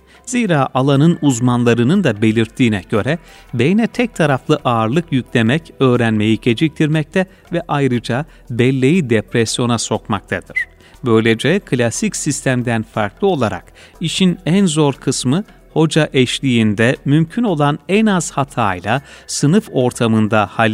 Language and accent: Turkish; Gürün, Sivas, Turkey; born there; Sivas Gürün'de dünyaya geldim.